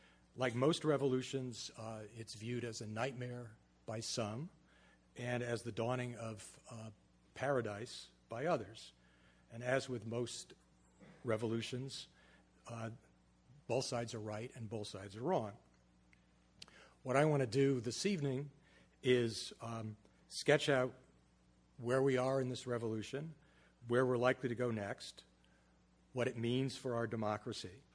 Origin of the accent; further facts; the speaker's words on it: New England, United States; also born or lived in Bronx, New York; I was born in the Bronx. Sandy said New York, but it was really the Bronx part of New York. And I spent most of my formative years in New England.